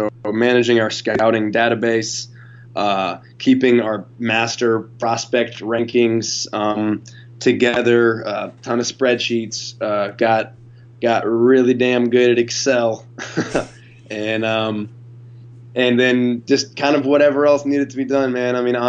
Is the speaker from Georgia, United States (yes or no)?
yes; Atlanta, Georgia, United States; like I said, I'm from Atlanta, grew up there, avid Hawks fan throughout the doldrums.